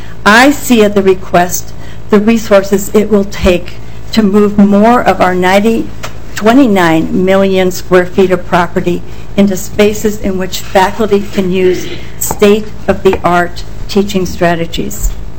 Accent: Minnesota, United States; I was born and raised in Minnesota, and like many of you, I'm an alum of the university

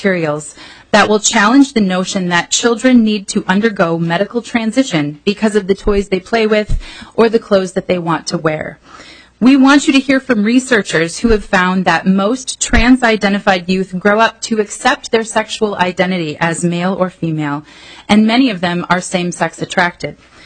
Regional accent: St. Paul, Minnesota, United States; I'm from St. Paul, Minnesota.

